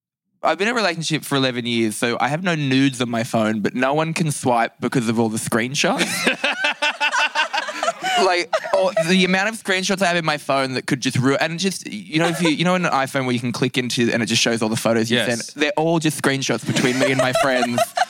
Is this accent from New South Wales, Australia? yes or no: yes; Newcastle, New South Wales, Australia; I grew up in a place called Newcastle in Australia.